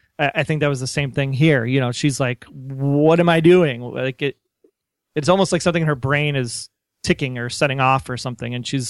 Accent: Milwaukee, Wisconsin, United States; they used my hometown of Milwaukee in this episode.

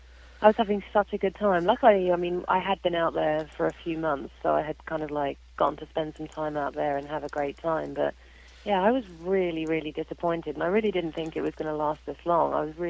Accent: England, United Kingdom; when I went in and met with the boys, I'm like, you know, obviously I'm English.

